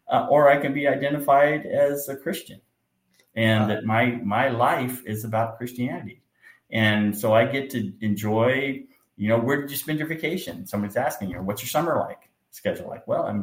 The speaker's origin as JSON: {"language": "English", "region": "California", "country": "United States", "said": "And most of them I can't pronounce because I am from California."}